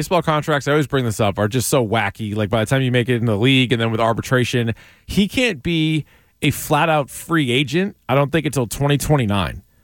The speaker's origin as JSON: {"language": "English", "region": "New Hampshire", "country": "United States", "said": "my home state of New Hampshire, the Granite State, is in the news"}